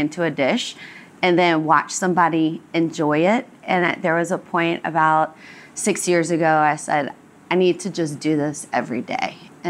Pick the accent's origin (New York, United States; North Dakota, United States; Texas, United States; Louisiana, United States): Louisiana, United States; I grew up about 45 minutes outside of town in what would be considered Cajun country, and spent every Sunday dinner at my grandm